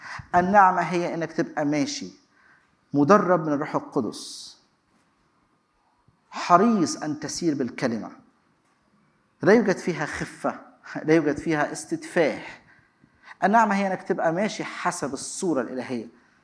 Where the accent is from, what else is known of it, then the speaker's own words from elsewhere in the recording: Egypt; دي لغة عندنا في مصر هي معناها الدنيا لخبطة من غير أي نظام.